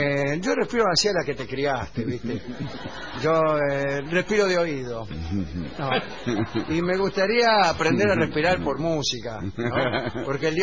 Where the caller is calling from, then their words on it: Paraguay; de Paraguay.